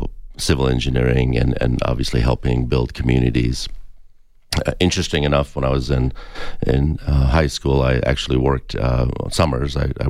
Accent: Madison, Wisconsin, United States; I grew up in Madison, Wisconsin, and lived in a small town for a while in Wisconsin and worked on a dairy farm

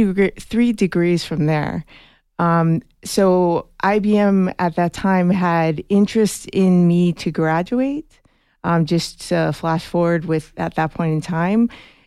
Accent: Las Cruces, New Mexico, United States; born there; So I was born in Las Cruces, New Mexico.

